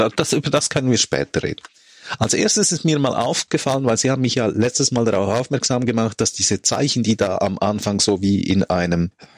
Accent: Switzerland; Jetzt müssen Sie mir sogar als Schweizer helfen.

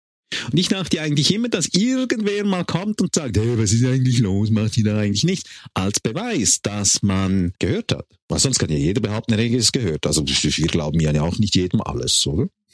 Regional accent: Switzerland; Als Schweizer geben wir natürlich die Namen nicht bekannt

